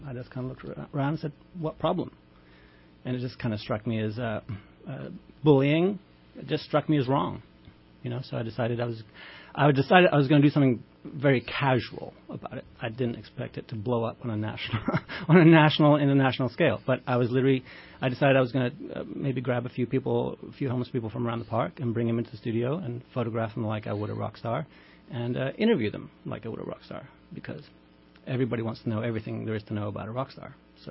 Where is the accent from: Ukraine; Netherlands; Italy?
Netherlands; Amsterdam, North Holland; accent: British; moved away as an adult; also born or lived in England; now in United States; So I was born in England, grew up in Amsterdam, Holland, moved to L.A. when I was about 20 years old.